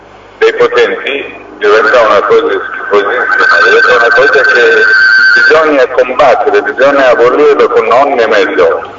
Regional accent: Iran; Italian is a second language; Io vengo dall'Iran.

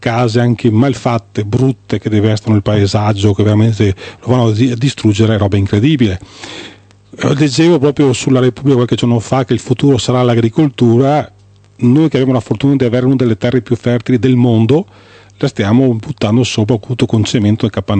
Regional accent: Marostica, Veneto, Italy; io non sono nato, sempre vissuto a Marostica.

